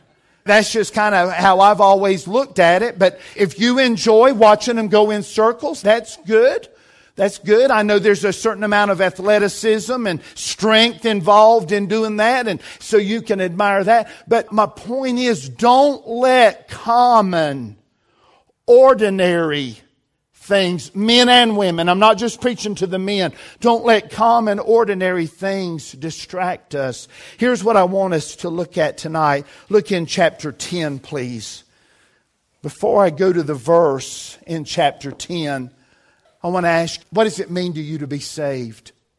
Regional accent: the Carolinas, United States; when we are growing up in North Carolina and South Carolina and bombarded with truth

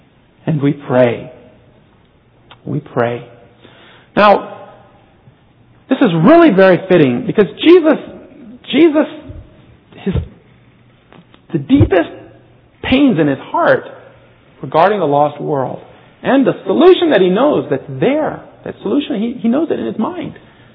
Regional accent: South Korea; now in China; I mean, I grew up in Korea, so I shouldn't say that.

